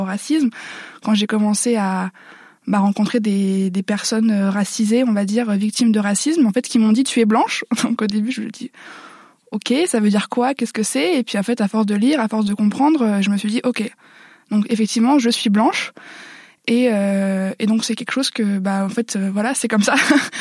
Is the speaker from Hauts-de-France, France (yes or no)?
yes; Hauts-de-France, France; j'ai grandi dans le Nord-Pas-de-Calais, dans un environnement collège, lycée, privé, catho.